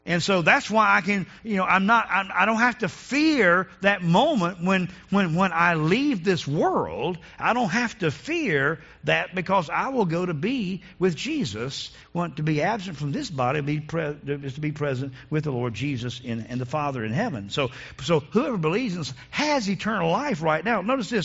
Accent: North Carolina, United States; I said, well, man, I grew up with this in North Carolina.

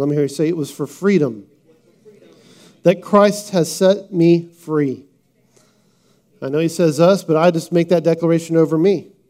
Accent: United States; And I'm telling you, I love being an American. I love it.

